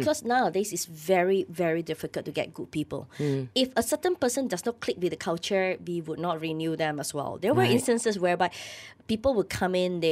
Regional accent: Malaysia; I can't read Chinese, so I'm like a Malaysian banana, as we normally say.

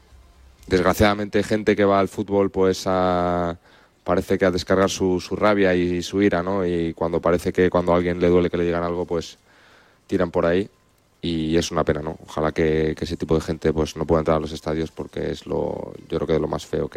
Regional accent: Leganés, Community of Madrid, Spain; Yo que vengo de un barrio de Leganés humilde. He crecido, me he criado con todo tipo de chicos de diferentes nacionalidades y no he tenido ningún problema.

